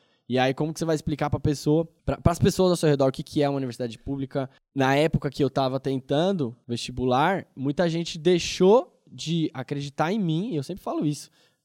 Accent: São Paulo, Brazil; eu vim do Grajaú, né, da Zona Sul, extremo sul de São Paulo, também mesma fita, escola pública a vida inteira

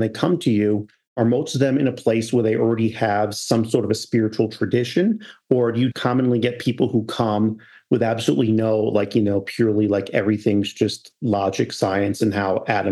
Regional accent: New York, United States; I'm from New York where everyone's constantly busy all the time, and that's a code of honor.

